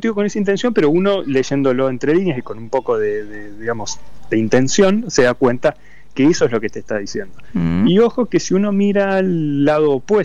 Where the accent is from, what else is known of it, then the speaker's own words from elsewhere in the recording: Entre Ríos, Argentina; Mira, yo soy de Entre Ríos, por ejemplo.